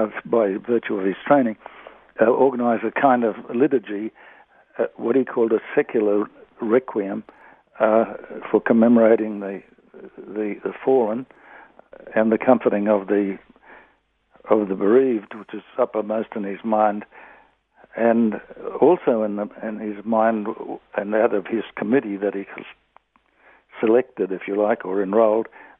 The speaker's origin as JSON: {"language": "English", "town": "Atherton", "region": "Queensland", "country": "Australia", "tie": "born or raised there", "said": "When I grew up in Atherton, North Queensland, in the 1930s"}